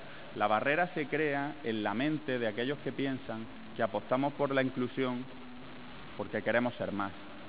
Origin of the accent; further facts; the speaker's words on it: Andalusia, Spain; todos somos almerienses